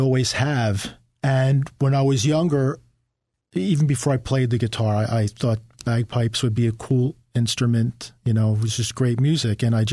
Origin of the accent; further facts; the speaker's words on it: Philadelphia, Pennsylvania, United States; I'm originally from Philadelphia. I traveled around the country. When I came back, I moved to the Monmouth County area, Asbury Park, Ocean Grove area.